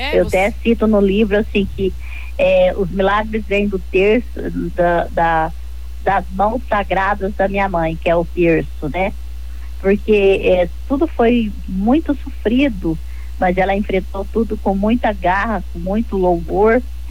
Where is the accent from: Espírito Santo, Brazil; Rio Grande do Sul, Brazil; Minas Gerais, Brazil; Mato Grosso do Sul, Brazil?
Mato Grosso do Sul, Brazil; Juti; moved away as an adult; now in Naviraí, Brazil; Então, eu nasci em Juti, fui criada até os 18 anos em Juti e depois vim residir em Naviraí. Eu tenho meus pais, moro com a minha mãe, né?